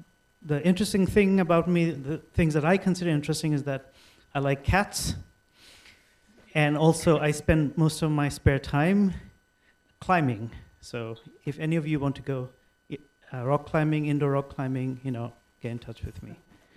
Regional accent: Bangladesh; I'm originally from Bangladesh. I got my PhD in Cambridge University, and I was a postdoc in Texas, and I was also a lecturer there.

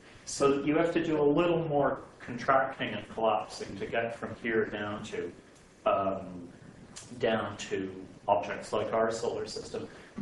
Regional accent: Canada; for many years was our main optical telescope as Canadian astronomers

